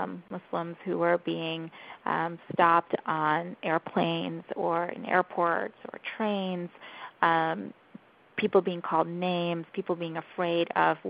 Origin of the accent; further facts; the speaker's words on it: Thiruvananthapuram, Kerala, India; moved away; also born or lived in Louisville, United States; So I was born and raised in Trivandrum, actually.